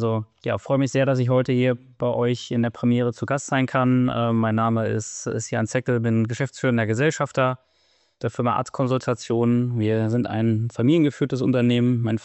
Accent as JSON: {"language": "German", "region": "Northern Germany", "country": "Germany", "said": "als Norddeutscher bin ich dann immer dann noch eher beim Pils hängen."}